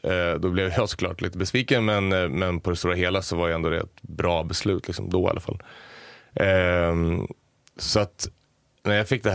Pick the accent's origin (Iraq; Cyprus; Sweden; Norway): Sweden; Västerås, Västmanland County; now in Stockholm, Sweden; jag kom från Västerås från början. Tänkte att när jag flyttade till Stockholm, då kommer det att släppa.